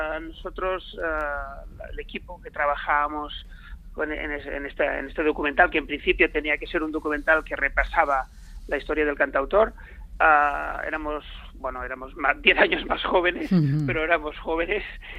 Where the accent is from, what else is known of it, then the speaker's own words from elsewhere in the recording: Barcelona, Catalonia, Spain; Nosotros somos de Barcelona y no, nadie en la escuela, en ninguna parte se nos había contado esto.